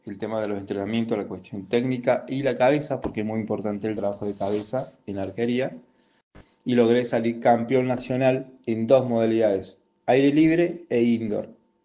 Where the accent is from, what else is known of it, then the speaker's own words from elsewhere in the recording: Argentina; fui como seleccionado argentino de nuevo, en la modalidad de sala o indoor